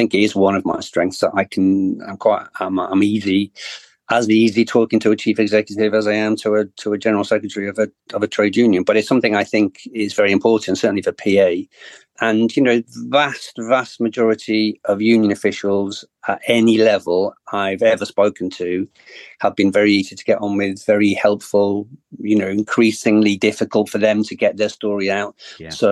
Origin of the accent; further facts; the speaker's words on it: Wales, United Kingdom; I grew up in Northeast Wales, a very industrialised area. Very Labour family, always voted Labour, always bought the Daily Mirror